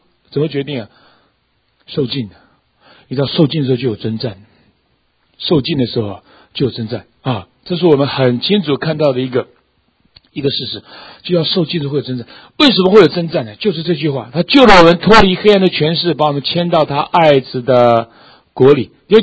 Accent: Taiwan; 我们台湾人喜欢问吃饱没有，是不是？

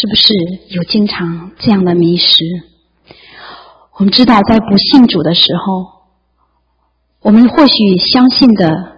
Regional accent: China; 我们都是大陆人，从小就受无神论的教育。

